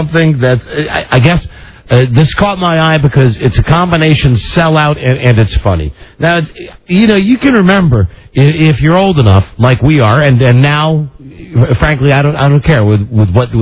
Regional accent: New York, United States; I am 58 and from New York.

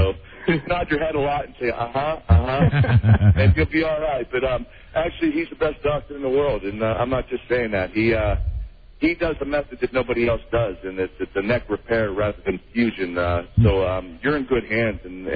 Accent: Pittsburgh, Pennsylvania, United States; They prefer Mario Lemieux as the, you know, their city hero here in Pittsburgh. When I'm from Pittsburgh

